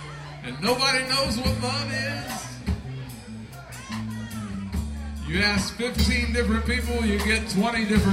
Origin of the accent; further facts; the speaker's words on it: Elizabethtown, Kentucky, United States; born there; now in Florida, United States; I've been here in Florida for a while, but I was born in Kentucky.